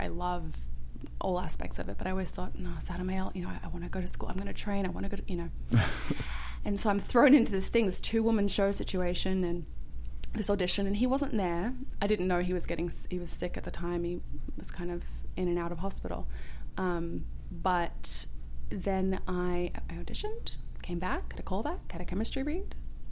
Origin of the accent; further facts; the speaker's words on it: England, United Kingdom; born there; So I was born in England. I was modeling when I was younger.